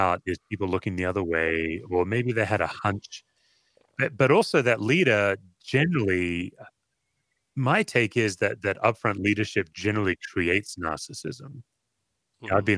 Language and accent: English; Australia; Like, I'm an Aussie, and we Australians actually, we work hard to make you believe that we're laid back and relaxed.